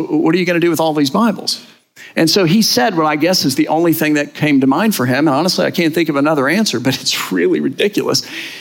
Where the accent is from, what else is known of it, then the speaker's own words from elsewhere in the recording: Miami, Florida, United States; I grew up in Miami. South Florida is my home.